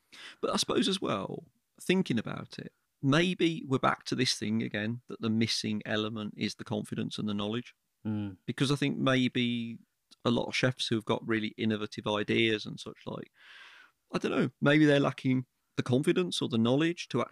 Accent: Birmingham, West Midlands, United Kingdom; You know, we're from Birmingham

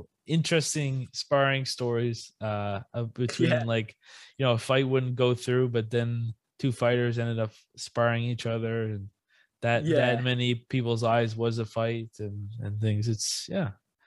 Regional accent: Yarmouth, Nova Scotia, Canada; cause I'm from Yarmouth, which is only like 20 minutes away from Clare, a big, Acadian village. And so I've grown up

